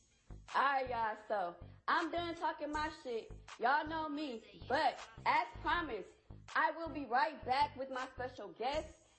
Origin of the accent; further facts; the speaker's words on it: Ohio, United States; Yeah, I'm actually from Ohio, so, you know, it ain't too far from there.